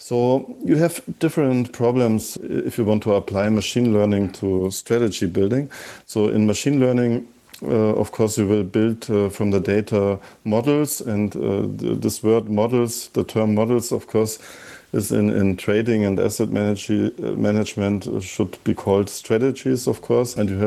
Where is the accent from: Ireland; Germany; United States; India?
Germany; accent: German; English is a second language; So my accent is, I guess, even stronger German than yours.